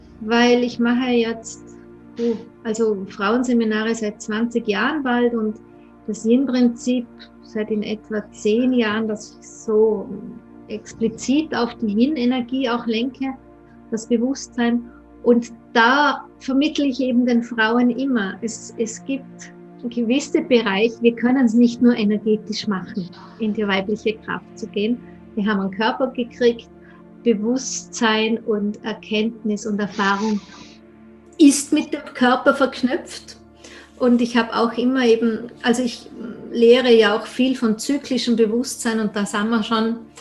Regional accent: Austria; freue ich mich als Österreicherin, die immer so alleine auf weiter Flur ist, über andere Österreicher.

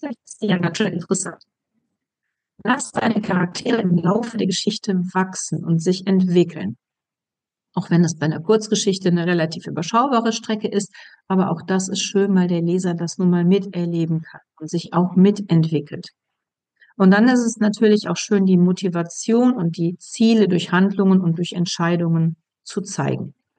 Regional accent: North Rhine-Westphalia, Germany; ich komme aus dem Ruhrpott und die meisten reden da und sagen, ne, das ist doch super, ne?

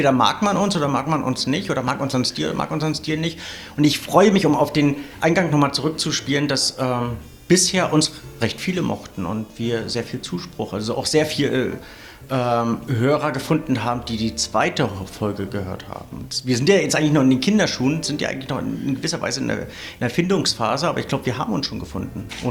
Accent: Binz, Mecklenburg-Vorpommern, Germany; dass ich meine Jugend am Strand verbringen musste, also auf dieser wunderschönen Insel aufgewachsen bin, in Binz aufgewachsen bin

